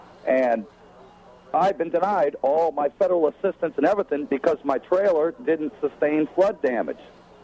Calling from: Waveland, Mississippi, United States; I am speaking from Waveland. Yes, sir.

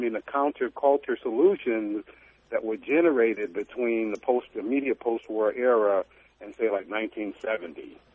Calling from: Bridgeport, Connecticut, United States; Hey, I'm Bridgeport. How you doing?

